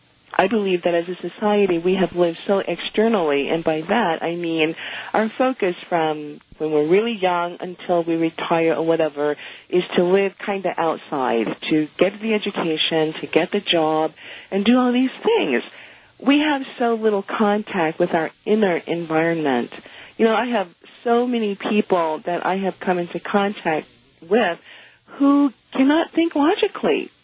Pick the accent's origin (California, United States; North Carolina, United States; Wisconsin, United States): North Carolina, United States; And I'm black, and I grew up in North Carolina.